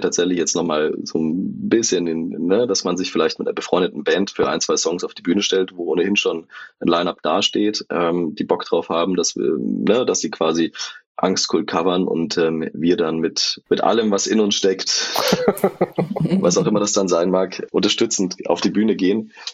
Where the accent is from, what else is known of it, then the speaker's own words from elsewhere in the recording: Germany; accent: German; Also bislang wurde uns nur vorgeworfen, dass unser Akzent, also unser deutscher Akzent, zu vordergründig ist, aber dafür dann nicht gut genug gemacht ist.